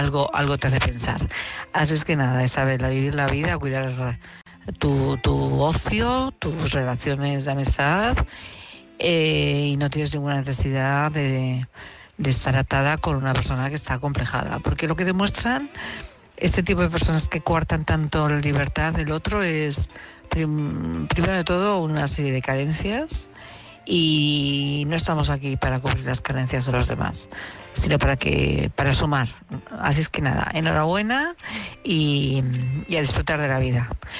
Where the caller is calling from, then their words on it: Madrid, Community of Madrid, Spain; de Madrid